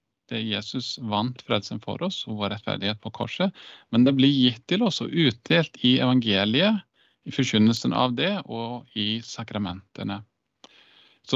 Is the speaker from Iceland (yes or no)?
yes; Iceland; moved away as an adult; now in Norway; jeg hatt svenske, født og oppvokst på Island, bodde i Norge siden jeg var 21